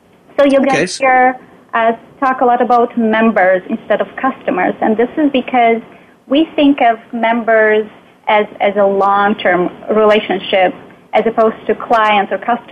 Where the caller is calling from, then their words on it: Madison, Wisconsin, United States; So we're calling from Madison, Wisconsin.